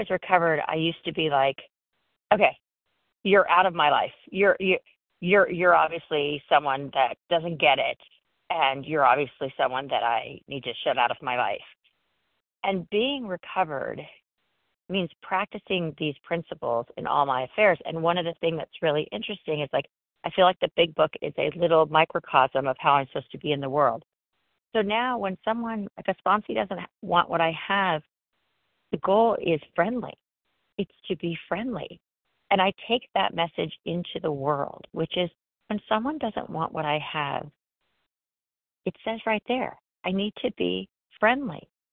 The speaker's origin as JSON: {"language": "English", "region": "California", "country": "United States", "said": "I'm from Southern California, recovered."}